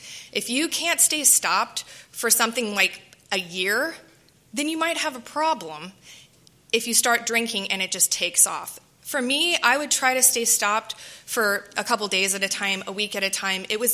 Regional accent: Midwest, United States; I was a good kid. I come from the Midwest. My parents are from Kansas and Colorado.

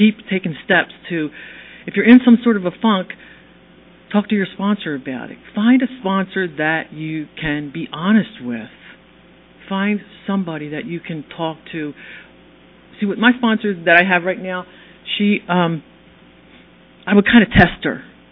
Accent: United States; I'm from the Philly and Jersey area

